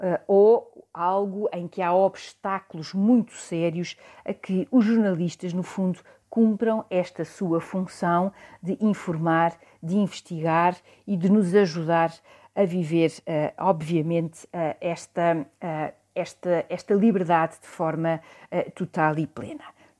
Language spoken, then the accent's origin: Portuguese; Portugal; E a liberdade de imprensa é, de facto, tão importante na nossa vida enquanto portugueses